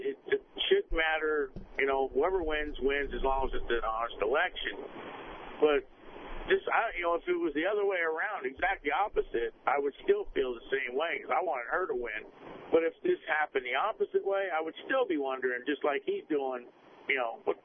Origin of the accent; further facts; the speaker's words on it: Florida, United States; I'm from Florida over there.